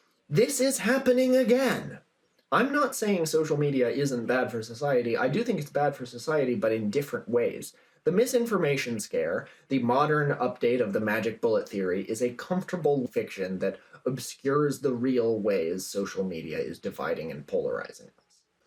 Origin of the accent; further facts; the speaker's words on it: Oregon, United States; this was just a car that I saw years ago in my hometown in Oregon